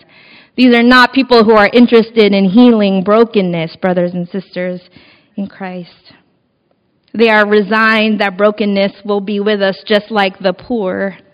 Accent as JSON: {"language": "English", "country": "Philippines", "said": "We come from cultures. I come from the Filipino culture that is deeply Catholic."}